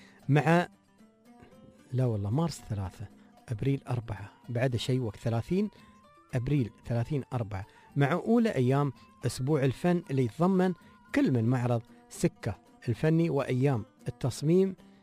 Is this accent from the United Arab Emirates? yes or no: yes; Dubai, United Arab Emirates; أنا من دبي أزور الغربية وأزور العين، وأسير أتنقل ما بين الإمارات